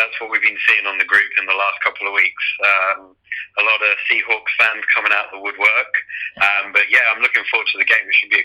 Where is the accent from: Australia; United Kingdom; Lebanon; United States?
United Kingdom; England; And me being English in England, thinking football was soccer.